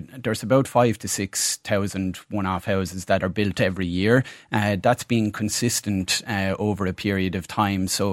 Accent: Waterford, Munster, Ireland; I'm from the middle. I'm from Waterford City.

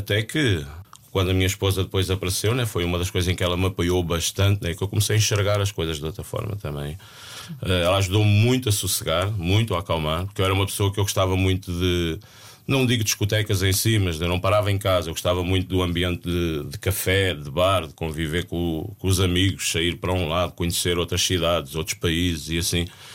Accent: Lisbon, Portugal; venho de Lisboa, né?

